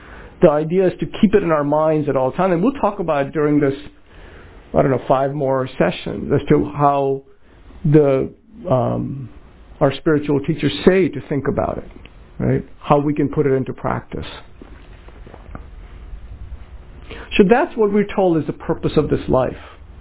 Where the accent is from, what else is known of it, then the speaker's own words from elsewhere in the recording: Kolkata, West Bengal, India; Because, by the way, I grew up in Calcutta, so I know what it was like.